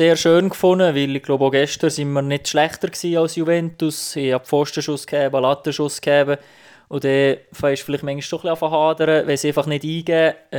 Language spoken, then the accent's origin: German; Switzerland; now in Viareggio, Italy; irgendwo als Schweizer am Meer zu wohnen, ist schon sehr speziell